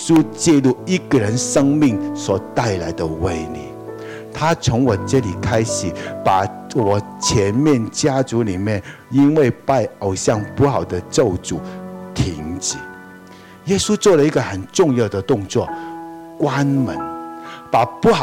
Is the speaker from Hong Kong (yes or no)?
yes; Hong Kong; born there; also born or lived in Taiwan; 我是一个中国人，我不是用政治观念说的，我是用文化观念来说。那我出生在香港，我受教育的地方是在台湾